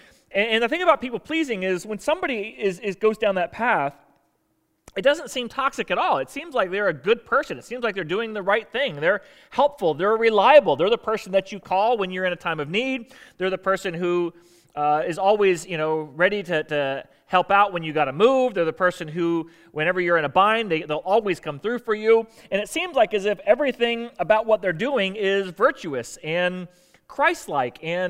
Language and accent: English; Florida, United States; I grew up in Florida, so I was always a Dolphin fan, but also liked the Bucks.